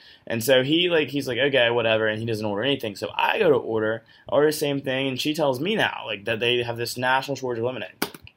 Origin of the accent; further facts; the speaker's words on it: Georgia, United States; My home state of Georgia, though, we got to work on that one.